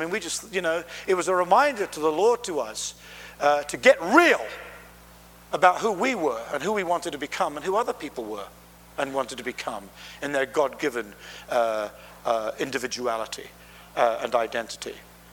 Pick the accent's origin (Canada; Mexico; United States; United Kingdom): United Kingdom; And I'm Brit, you know